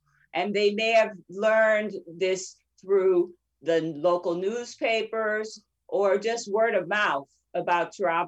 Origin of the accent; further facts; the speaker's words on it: Los Angeles, California, United States; I was born in Los Angeles and went to Los Angeles Public Schools